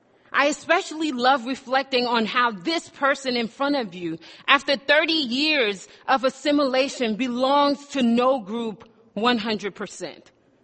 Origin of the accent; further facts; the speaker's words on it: Haiti; now in United States; Growing up in Haiti, I don't remember celebrating birthdays. Perhaps it was because we did not have the resources to spend extra on birthday celebrations. But when we came to America, I wanted to join Americans in how they celebrated birthdays.